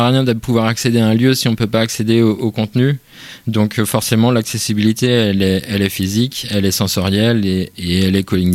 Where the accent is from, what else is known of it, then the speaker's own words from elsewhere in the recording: Rennes, Brittany, France; C'est un établissement que moi je ne connaissais pas en tant que Rennais